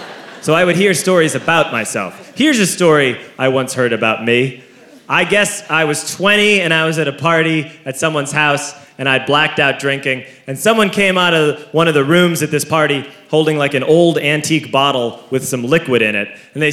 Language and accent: English; Ireland; I'm Irish, I keep things very bottled up, and I don't drink.